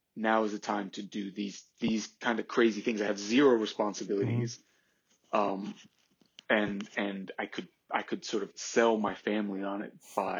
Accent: Richmond, Virginia, United States; moved away as an adult; also born or lived in Australia; So I grew up in Richmond, left when I was about 18. I lived a bunch of places. I moved to Australia and I went to college and university in Australia for a while

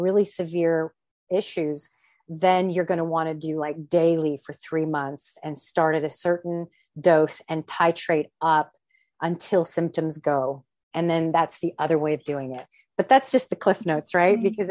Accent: New Mexico, United States; I'm not, I'm, you know … from New Mexico

